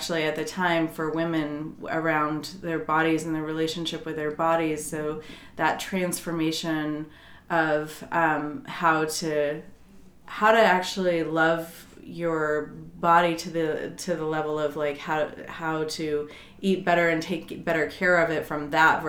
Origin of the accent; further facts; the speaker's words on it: Colorado, United States; I'm from Colorado originally. Grew up in the mountains. Very earthy and spiritual